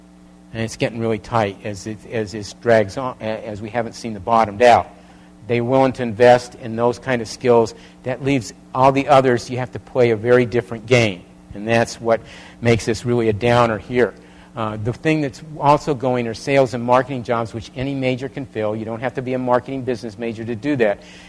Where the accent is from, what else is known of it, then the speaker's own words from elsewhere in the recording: Chicago, Illinois, United States; born there; Whoever thought I was born in Chicago, I never wanted to go back to Chicago.